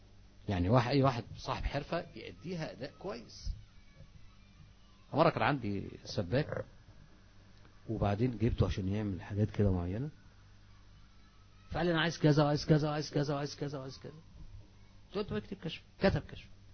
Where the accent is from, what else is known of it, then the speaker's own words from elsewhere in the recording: Egypt; عندنا في مصر